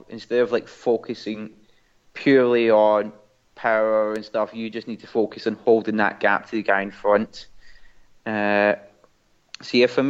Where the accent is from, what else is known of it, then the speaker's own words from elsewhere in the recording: Scotland, United Kingdom; accent: Scottish; Even with my Scottish accent, he understood the message